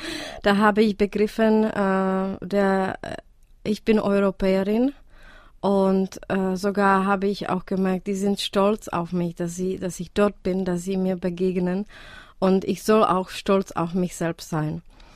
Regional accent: Czechia; German is a second language; weil erstmal war ich als Tschechin nicht begriffen in Tschechien, warum ich auf Deutsch schreibe.

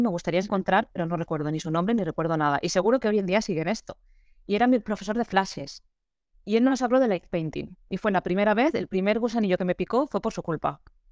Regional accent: Valencia, Valencian Community, Spain; also born or lived in Madrid; estudié audiovisuales en Madrid. Soy de Valencia, fui a Madrid para estudiar audiovisuales.

